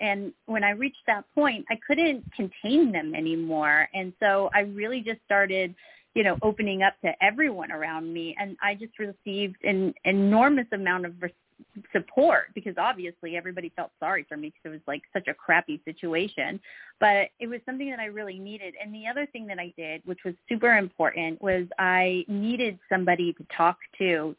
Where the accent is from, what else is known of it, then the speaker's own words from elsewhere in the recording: Florida, United States; So I live in California, and I'm originally from Florida, which is where my mom lived.